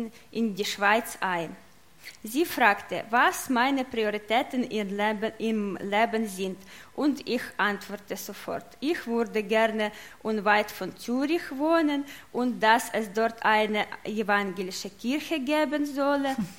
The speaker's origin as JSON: {"language": "German", "town": "Odesa", "region": "Odesa Oblast", "country": "Ukraine", "second_language": "German", "moved": "as an adult", "lives_now": "Switzerland", "said": "Ich komme aus der Ukraine, aus berühmte und schöne Stadt Odessa."}